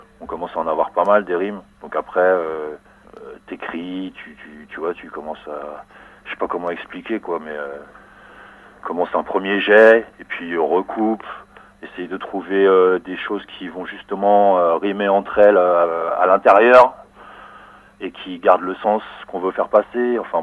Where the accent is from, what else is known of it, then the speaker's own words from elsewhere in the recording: Paris, Île-de-France, France; now in Montreuil, France; Je viens de Paris, maintenant j'habite à Montreuil